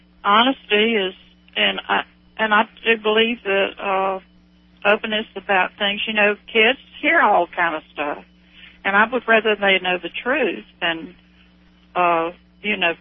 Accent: Florida, United States; also born or lived in Georgia; So there's some panhandle people down here. I'm in the middle part.

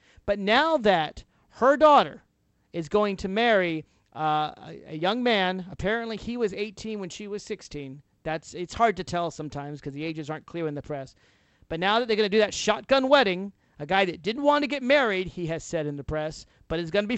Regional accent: Nashville, Tennessee, United States; Hey, I'm from Tennessee, originally Nashville, Tennessee, so maybe I can pick on my home state.

